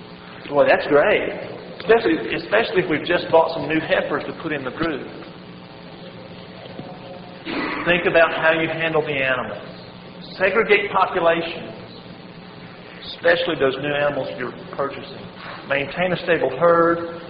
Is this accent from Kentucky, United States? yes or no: yes; Kentucky, United States